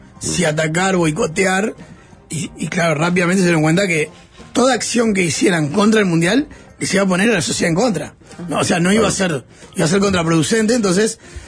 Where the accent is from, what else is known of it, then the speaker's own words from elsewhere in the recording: Argentina; Esto es para que vean cómo somos los argentinos.